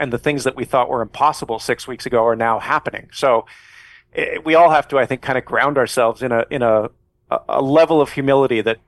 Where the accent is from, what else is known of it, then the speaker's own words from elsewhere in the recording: Canada; we're not going to be the 51st state and we're proudly Canadian.